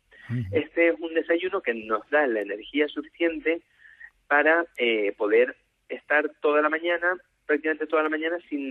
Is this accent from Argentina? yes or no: no; Canary Islands, Spain; now in Valencia, Spain; Yo, aunque, bueno, no soy valenciano, soy canario